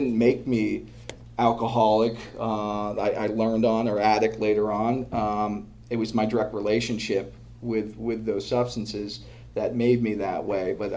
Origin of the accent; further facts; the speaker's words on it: Portland, Maine, United States; There was this, there, I'm from Portland, Maine. New York City's not that far from there.